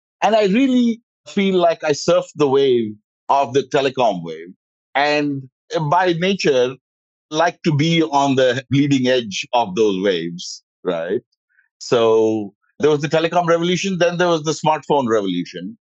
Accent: India; moved away as an adult; So after I graduated and when I came to this country from India, the telecom revolution was very much in swing.

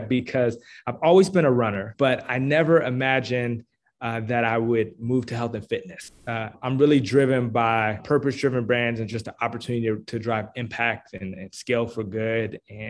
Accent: Washington, District of Columbia, United States; now in Atlanta, United States; I've been fortunate in that married my wife and raised a family here in Atlanta, but I'm originally actually from Washington, D.C.

